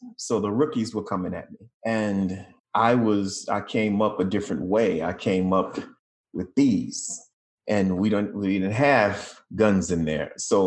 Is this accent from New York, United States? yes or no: no; Jackson, Tennessee, United States; Jackson, Tennessee. And so that was a very comfortable space for me to be in.